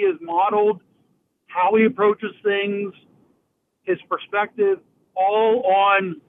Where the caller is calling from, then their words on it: Hollidaysburg, Pennsylvania, United States; from Hollidaysburg.